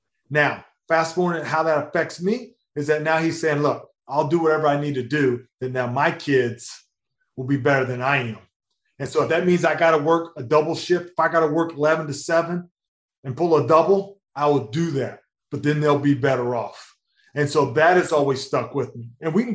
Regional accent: Missouri, United States; But growing up in Missouri, there's a lot of farms.

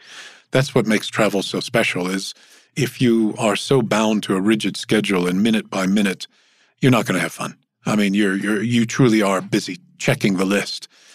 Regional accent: Louisiana, United States; You know, I come from Louisiana, and every time I go home for a visit, as much as I enjoy New Orleans

